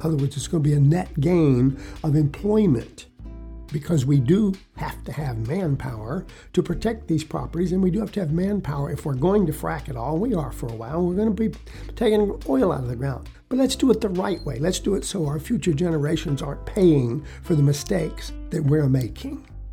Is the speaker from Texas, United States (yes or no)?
yes; Texas, United States; I'm primarily a Texan, folks, although I'm up north right now for a while